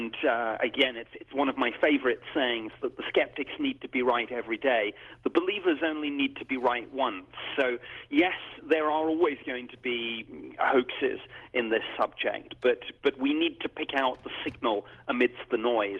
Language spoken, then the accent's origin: English; United Kingdom; as I'm a Brit.